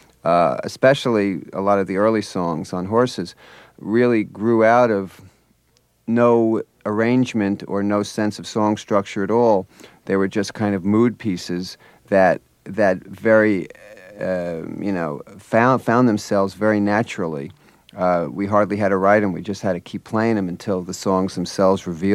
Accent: New Jersey, United States; She was from South Jersey, and I was from Central Jersey, and I spent a lot of summers outside Philly

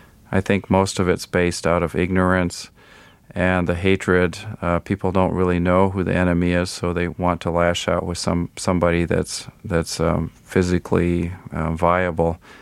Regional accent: Kilimanjaro, Tanzania; Yeah, I climbed it when I was age 11.

